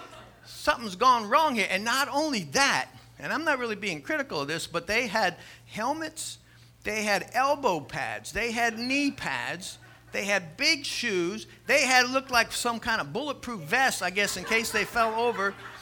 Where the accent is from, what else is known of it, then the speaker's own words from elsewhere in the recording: Miami, Florida, United States; To me, bike was very important as a young child growing up in Miami. I was born there, lived there till I was.